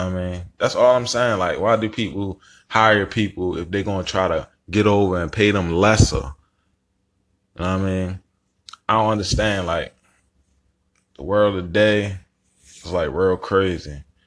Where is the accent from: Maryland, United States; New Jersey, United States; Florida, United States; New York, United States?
Maryland, United States; Baltimore; So I'm from Baltimore City. I've been in the streets and stuff like that.